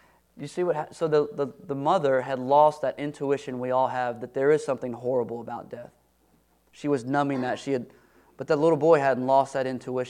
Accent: Texas, United States; Okay, I'm from East Texas.

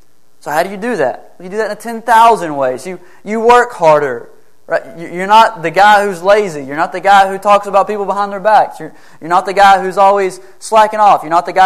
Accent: Eustis, Texas, United States; When I'm coming home from Eustis, my hometown, it's way out in the boonies.

